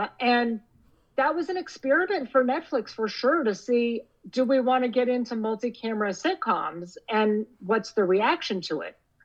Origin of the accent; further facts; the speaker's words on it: Los Angeles, California, United States; I mean, I'm a city girl. I was born and raised in Los Angeles.